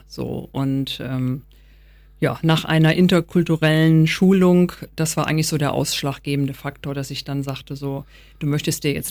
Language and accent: German; Rhineland, Germany; Also ich bin selber migriert. Ich komme nämlich aus dem Rheinland, arbeite in Bremen